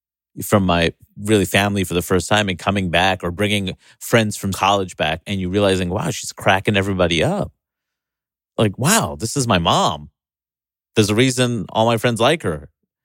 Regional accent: New York, United States; we taped it in New York, and I got a standing ovation for that TV taping in my hometown.

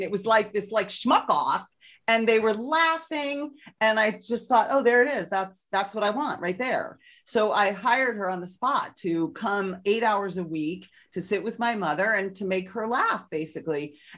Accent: United States; I'm an American, so that's a big deal.

